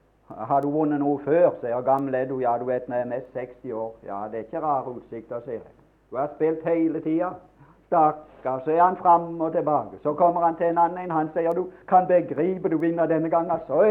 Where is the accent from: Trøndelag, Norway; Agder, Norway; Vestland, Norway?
Agder, Norway; Mosby; born there; om jeg virkelig var født hjemme i Mosby der, i heimen min